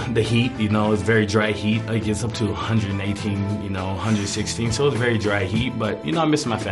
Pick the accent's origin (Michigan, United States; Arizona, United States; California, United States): Arizona, United States; Avondale; born and raised in Avondale, Arizona, yeah.